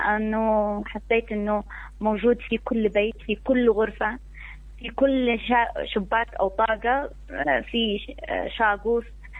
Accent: Yemen; أنا يمنية وعايشة في اليمن

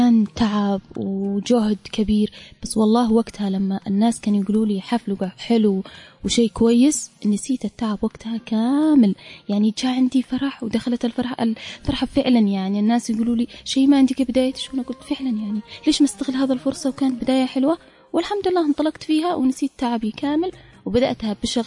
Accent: Sanaa, Amanat Al Asimah, Yemen; born there; معكم متعهدة الحفلات … ، من مواليد تعز، الأصل تعز، من مواليد صنعاء

